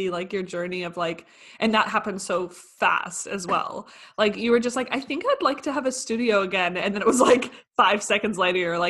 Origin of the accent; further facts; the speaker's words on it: Canada; also born or lived in Germany; I do say I'm Canadian because I was born in Canada and I lived mostly in Canada, but both my parents are German. And after I was born here, when I was 10 days old, I went back to Germany until I was, I think, 4.